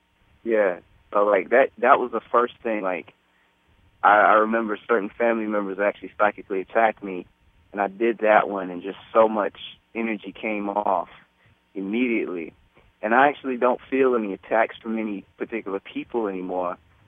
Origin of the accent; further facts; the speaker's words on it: the South, United States; I grew up in the South, and in most of the Southern Black communities